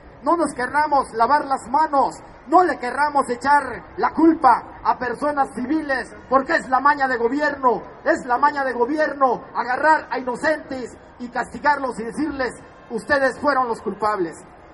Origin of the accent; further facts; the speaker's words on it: Mexico; la bandera que nos representa como mexicanos